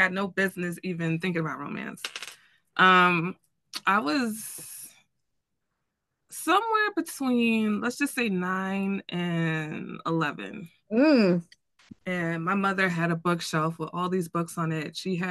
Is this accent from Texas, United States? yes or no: yes; Texas, United States; also born or lived in New York; So before all that, so I'm born in New York. I was born in New York, but I grew up in Texas. I lived in Texas for 8 years when I was younger. And then I moved back to New York as a teenager.